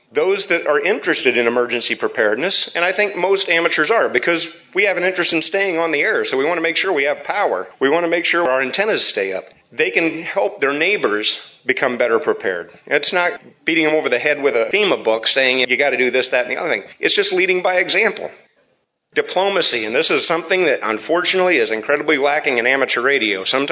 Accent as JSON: {"language": "English", "town": "Kokomo", "region": "Indiana", "country": "United States", "tie": "born or raised there", "said": "Now, I grew up in Kokomo, Indiana, not too far from here."}